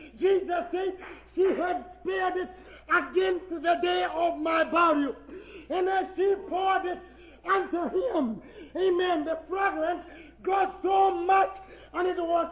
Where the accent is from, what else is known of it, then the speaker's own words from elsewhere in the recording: Kenya; okay? Amen. And I come from Kenya. That is in East Africa. I'll be headed home here shortly.